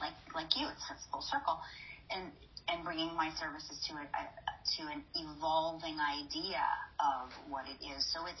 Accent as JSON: {"language": "English", "country": "Canada", "said": "I mean, I'm Canadian, but certainly the U.S. has a reputation for being litigious"}